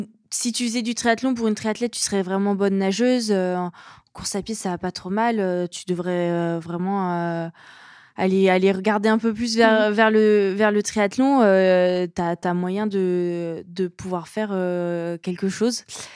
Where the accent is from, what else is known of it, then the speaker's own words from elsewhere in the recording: Chambéry, Auvergne-Rhône-Alpes, France; Du coup, je viens de Chambéry, donc du coup, voilà.